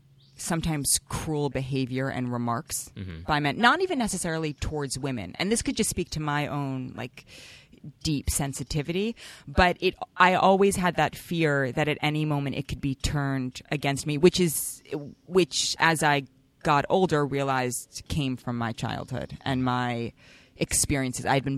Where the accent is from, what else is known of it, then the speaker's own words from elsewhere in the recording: New York City, New York, United States; growing up in Manhattan and seeing a lot of women in power suits